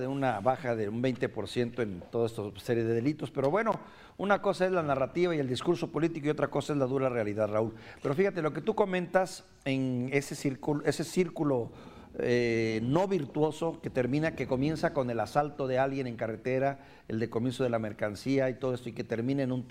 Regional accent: Mexico; es como los mexicanos nos comunicamos, nos trasladamos, hacemos nuestra vida

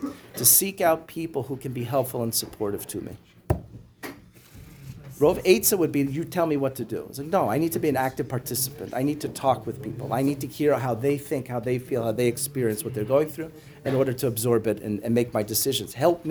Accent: New York, United States; although I grew up on Long Island 30 minutes away, but I was too Reformed Jewish to know anything was going on.

